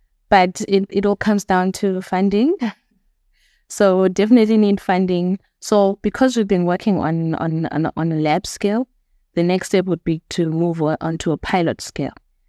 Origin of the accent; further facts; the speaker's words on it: Bulawayo, Zimbabwe; Okay, so I am a girl born and bred in Bulawayo, Zimbabwe.